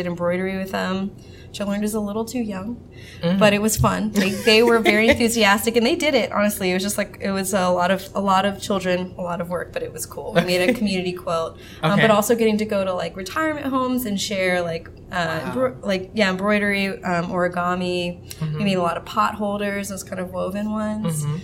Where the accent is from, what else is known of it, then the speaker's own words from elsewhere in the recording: North Charleston, South Carolina, United States; And that was really cool because I grew up in North Charleston.